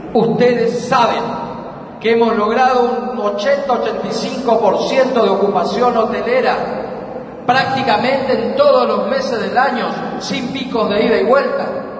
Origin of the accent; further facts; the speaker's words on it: Misiones, Argentina; en este lugar de la Argentina, como en otros, pero en este, de mi tierra colorada